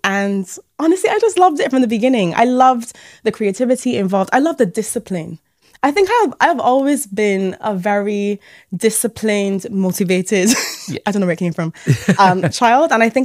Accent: Barbados; So I am originally from Barbados.

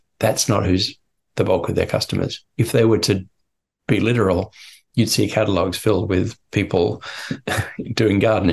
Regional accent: Australia; now in China; particularly being an Australian living in China, marketing to the Chinese or wherever.

